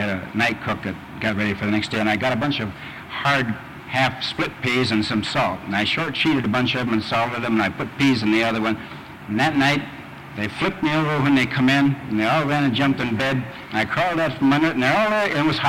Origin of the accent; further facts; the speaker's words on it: Glasgow, Montana, United States; also born or lived in Wolf Point; We came from Wolf Point in 1926 when the railroad terminal moved. It brought about 40 families into Glasgow. And so then I was in the school system there till I got out of school.